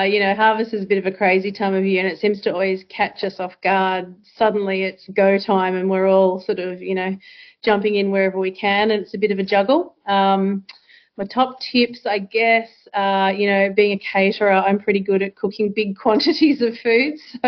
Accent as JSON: {"language": "English", "town": "Melbourne", "region": "Victoria", "country": "Australia", "tie": "born or raised there", "said": "I grew up in Melbourne, was an IT consultant down there, and met Mike through sort of friends of friends. And ended up moving firstly to Dubbo"}